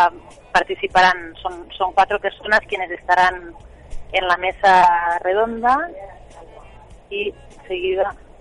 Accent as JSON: {"language": "Spanish", "region": "Catalonia", "country": "Spain", "lives_now": "Chile", "said": "No, yo soy catalana. Llegué a Chile hace 4 años."}